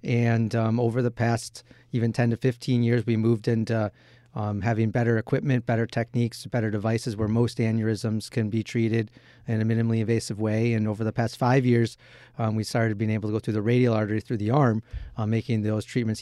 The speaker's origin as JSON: {"language": "English", "town": "Chicago", "region": "Illinois", "country": "United States", "tie": "born or raised there", "said": "So I'm a Midwesterner. I grew up in Chicago."}